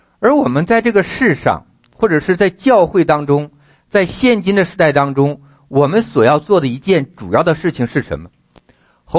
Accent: China; now in United States; 我们这些来自于中国内地或者是其他地区的人，到美国要来到这个地方，

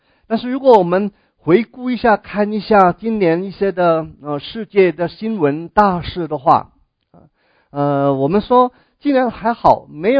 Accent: Hong Kong; 比方说我们我来自香港最近这半年香港那个事情

